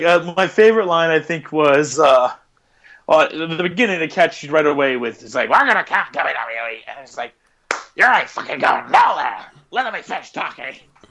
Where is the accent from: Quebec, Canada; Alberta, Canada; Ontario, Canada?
Alberta, Canada; Calgary; We're from Calgary.